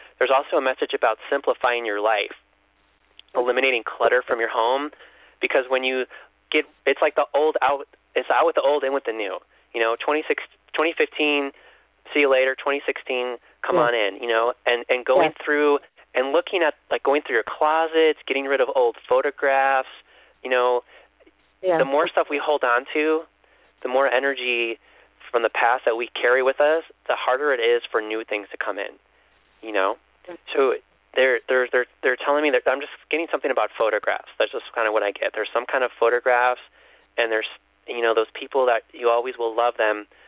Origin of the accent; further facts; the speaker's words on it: Chicago, Illinois, United States; Well, I'm from the Midwest myself, so I'm from Chicago originally, so I have a lot of family members in Indiana